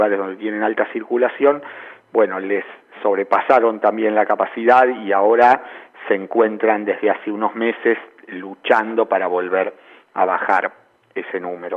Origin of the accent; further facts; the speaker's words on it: Argentina; la verdad es que somos todos argentinos y somos todos muy parecidos